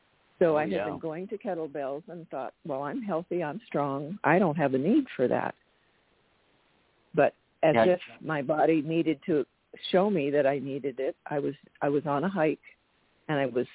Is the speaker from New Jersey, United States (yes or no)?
no; Port Townsend, Washington, United States; I'm from Port Townsend, Washington.